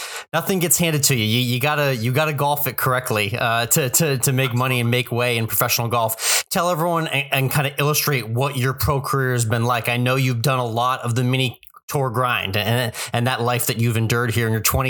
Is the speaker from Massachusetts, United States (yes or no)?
yes; Boston, Massachusetts, United States; I'm from the Boston area originally.